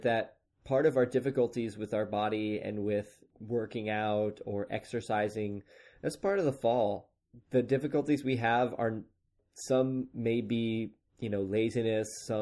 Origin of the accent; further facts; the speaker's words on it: Oklahoma, United States; Chris's temporary sojourn in my home state of Oklahoma.